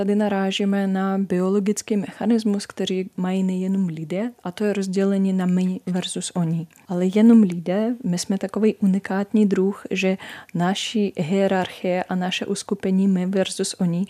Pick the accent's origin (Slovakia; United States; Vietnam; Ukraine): Ukraine; Eastern Ukraine; Czech is a second language; now in Czech Republic; Já se pamatuju, když jsem byla puberťáčka, tak jsme se styděli za to, že jsme Ukrajinci. Bylo vlastně víc cool se hlásit k Rusům a víc cool hledat ve svém rodokméně nějakého Rusa, protože jsme chtěli patřit k tomu impériu. Já mluvím o své malé komunitě na východě.